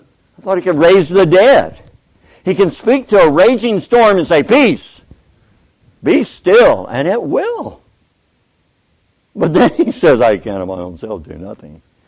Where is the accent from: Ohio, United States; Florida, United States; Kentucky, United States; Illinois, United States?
Kentucky, United States; I've been out a year or two, and I grew up in Kentucky. I went to Oklahoma after college